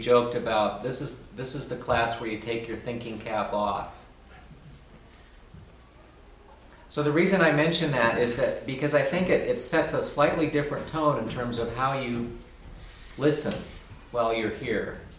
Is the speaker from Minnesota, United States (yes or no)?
yes; Minnesota, United States; also born or lived in Colorado; I'm from Colorado. I grew up in Minnesota. Came to Holden Village 30 years ago.